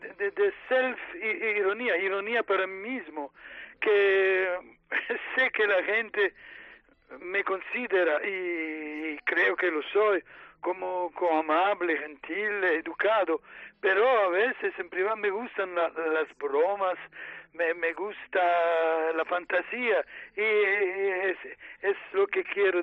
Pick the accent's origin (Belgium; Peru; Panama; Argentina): Belgium; also born or lived in Italy; Yo soy hasta ahora soy italiano. Mis padres se fueron a Bélgica cuando yo tenía 3 años, y Bélgica es mi patria de corazón también, y quizás en el futuro voy a pedir la nacionalidad belga también